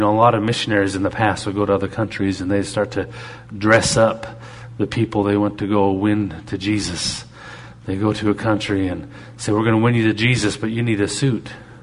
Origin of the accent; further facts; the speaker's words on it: Canada; I'm Canadian